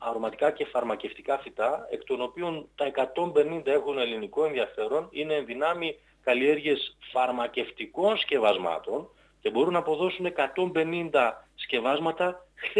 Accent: Kozani, Western Macedonia, Greece; Είναι σημαντικό, αλλά είναι σημαντικό για τον τόπο μου, για την Κοζάνη.

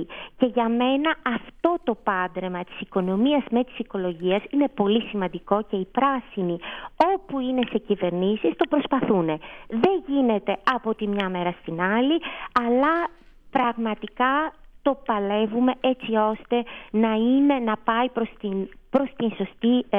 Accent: Greece; κάτι στο οποίο εγώ το έβλεπα στη χώρα μου σαν Ελληνίδα εδώ και πάρα πολλά χρόνια

